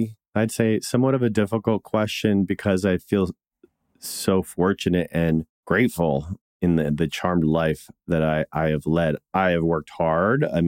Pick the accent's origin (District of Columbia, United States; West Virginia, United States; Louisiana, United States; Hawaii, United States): District of Columbia, United States; Washington; growing up in Washington, D.C. and East Coast mentality, when I moved to California